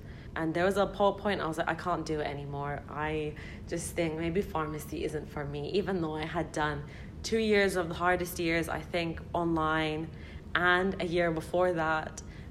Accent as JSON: {"language": "English", "town": "Brighton", "region": "South East England", "country": "United Kingdom", "said": "I went to university in 2018 and I just graduated in 2022, and I'm from Brighton."}